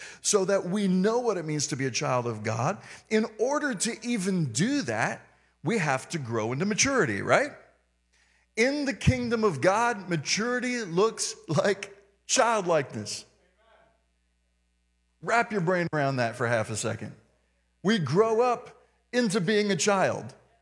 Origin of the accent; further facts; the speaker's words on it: the South, United States; I come from the South, and so we have a lot of interaction in the South.